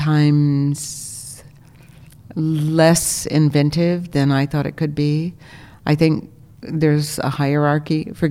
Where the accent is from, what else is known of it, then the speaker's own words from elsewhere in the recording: Texas, United States; and I grew up in Texas